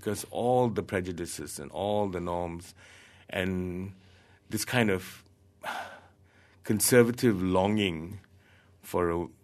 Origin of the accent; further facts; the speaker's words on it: Malaysia; now in Australia; I'm a Malaysian artist. I live in Australia.